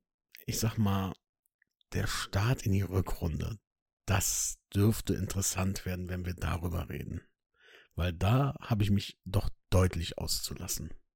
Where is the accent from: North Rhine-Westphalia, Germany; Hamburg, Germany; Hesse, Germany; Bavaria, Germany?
North Rhine-Westphalia, Germany; Bonn; ich bin ja aus der Region Bonn, aus dem Bonner Umland, wie ich so gern sage, und die ist ja als Klugscheißer-Region bekannt.